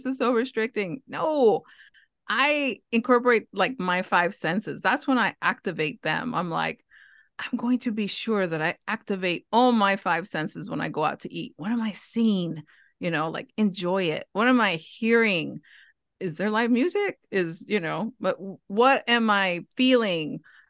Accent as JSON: {"language": "English", "region": "Hawaii", "country": "United States", "tie": "born or raised there", "said": "born and raised in Hawaii with Mexican parents who ate food that you cannot find points for."}